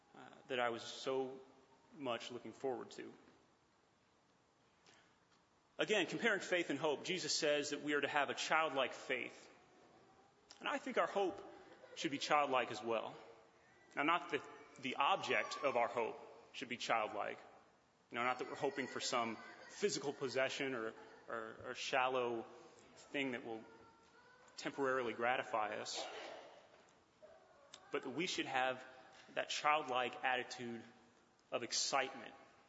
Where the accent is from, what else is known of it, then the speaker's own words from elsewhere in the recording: Atlanta, Georgia, United States; I'm from Atlanta, so if you ask me, are the Falcons going to win the Super Bowl this year?